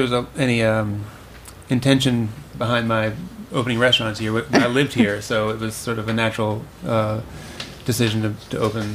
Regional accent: Virginia, United States; also born or lived in South Carolina / North Carolina; I grew up in Virginia and South Carolina and North Carolina

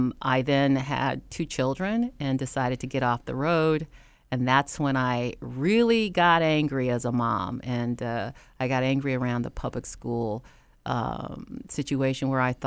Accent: Guam; born there; I'm an Air Force brat. I was born on Guam. My father was in the Air Force for 28 years, so as a child, I grew up being the new kid in school like every couple of years.

